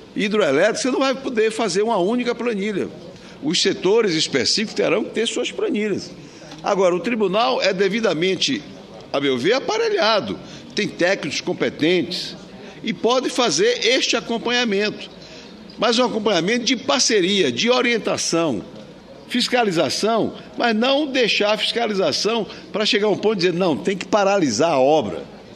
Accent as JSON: {"language": "Portuguese", "town": "Jequié", "region": "Bahia", "country": "Brazil", "tie": "born or raised there", "said": "Eu estive em Jequié, que é minha cidade natal"}